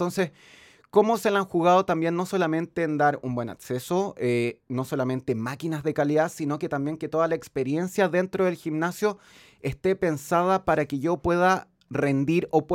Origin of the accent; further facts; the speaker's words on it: Viña del Mar, Valparaíso, Chile; es que yo soy de Viña, por eso conozco el caso